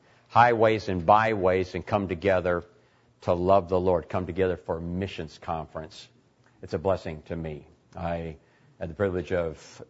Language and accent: English; Wisconsin, United States; I grew up here in Wisconsin.